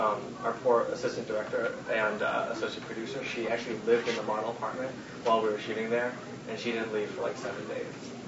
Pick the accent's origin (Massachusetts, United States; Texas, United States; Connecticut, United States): Massachusetts, United States; Boston; I grew up in Boston